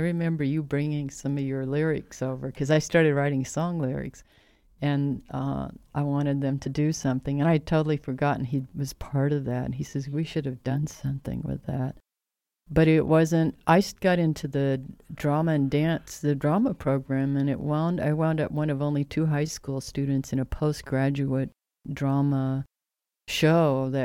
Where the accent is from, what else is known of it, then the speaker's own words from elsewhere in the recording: Tulsa, Oklahoma, United States; I mean, growing up in Tulsa